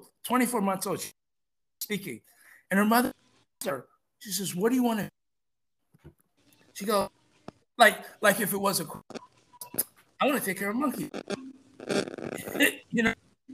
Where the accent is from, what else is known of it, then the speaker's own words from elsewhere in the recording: Hawaii, United States; I grew up of Hawaii. And when I grew up in Hawaii, I got involved in some very nefarious stuff.